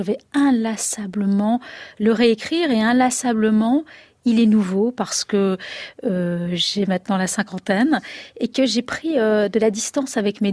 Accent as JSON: {"language": "French", "country": "Algeria", "said": "moi je nais en 67. Ma mère accouche pour moi en France, mais en juillet et en septembre, j'arrive en Algérie. Donc moi je suis entièrement algérienne, mais bizarrement je suis algérienne par ma mère française."}